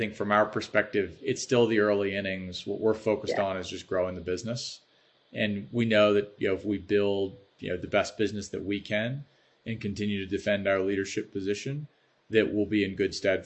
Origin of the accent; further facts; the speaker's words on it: Baltimore, Maryland, United States; now in Chicago, United States; Because I'm an adopted Chicagoan, I can say both. From a football perspective, I grew up a Giants fan. I'm from Baltimore